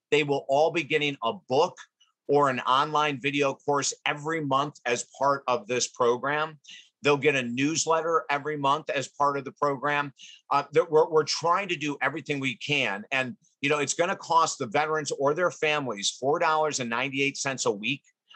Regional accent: Syracuse, New York, United States; I was raised in Syracuse, New York. So, you know, in the wintertime, shoveling snow for driveways, we kind of did it.

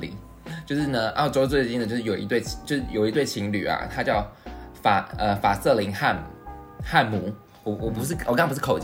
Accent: Taiwan; 这就是对我们台湾人来讲就是馒头啊，就是馒头。

